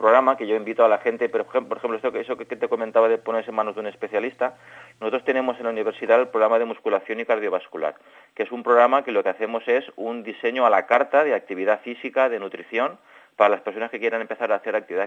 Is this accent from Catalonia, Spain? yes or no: no; Valencian Community, Spain; now in Elche, Spain; yo he estado viviendo en Extremadura, en Estados Unidos, en Francia, en Valencia, yo soy valenciano